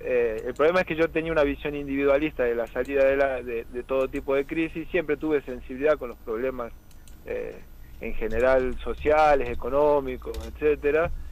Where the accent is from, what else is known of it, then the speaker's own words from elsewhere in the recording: Salta, Argentina; soy veterinario, soy de acá de Salta, bueno, trabajo acá